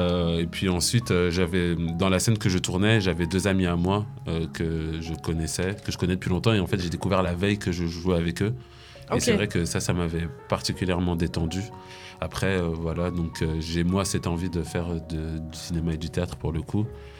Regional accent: Saint-Étienne, Auvergne-Rhône-Alpes, France; le Centre Dramatique National de ma ville, parce que je viens de Saint-Étienne.

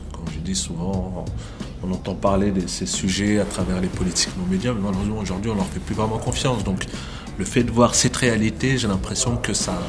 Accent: Montfermeil, Île-de-France, France; On a ouvert la première école à Montfermeil. Pour moi, c'était important parce que c'est là où j'ai grandi.

